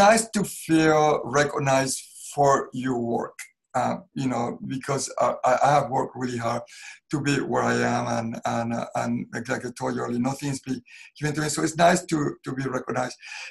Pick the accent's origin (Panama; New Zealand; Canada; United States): Panama; because I grew up so poor in Panama.